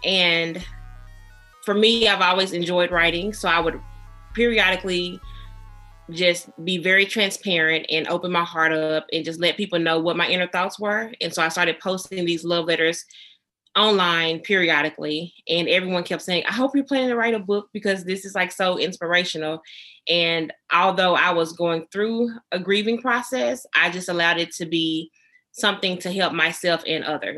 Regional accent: Wynn, Arkansas, United States; now in South Haven, United States; Okay, I am originally from Wynn, Arkansas. I live in South Haven, Mississippi now.

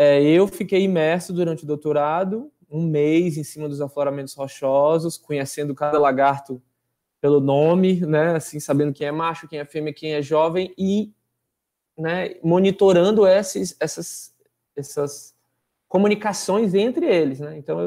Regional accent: Fortaleza, Ceará, Brazil; Eu sou natural de Fortaleza, cearense.

